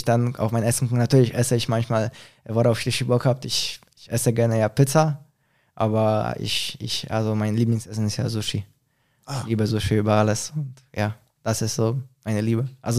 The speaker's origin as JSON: {"language": "German", "town": "Świnoujście", "region": "West Pomeranian Voivodeship", "country": "Poland", "second_language": "German", "said": "ich komme auch aus Swinemünde, da ist auch Baltiksee"}